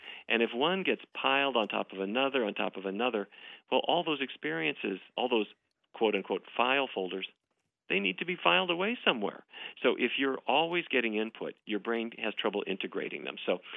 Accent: North Dakota, United States; I grew up in North Dakota. I come from a long line of cattle ranchers.

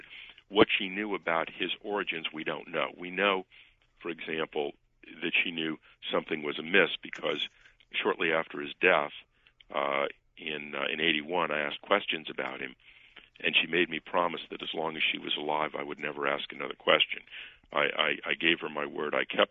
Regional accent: Canton, United States; Canton will forever be my hometown, and I have just profound affection for it. And I thought I knew it. I'm a fourth-generation Cantonian.

